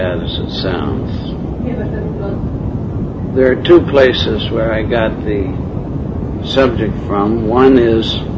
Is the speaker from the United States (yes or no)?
no; Canada; Of course, I'm a Canadian, but even in Canada, that was well-known maxim.